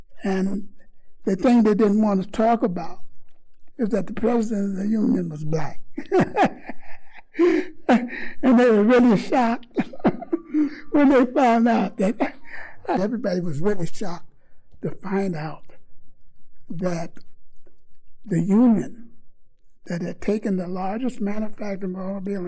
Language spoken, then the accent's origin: English; Chicago, Illinois, United States; born there; now in Milwaukee, United States; My beginning, I was born in Chicago, Illinois, on the south side.